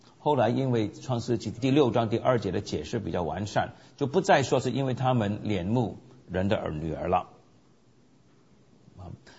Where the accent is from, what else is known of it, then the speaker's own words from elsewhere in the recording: China; 那这个就很像我们中国人，就是说西方除了基督教以外也有其他的世俗的影响的。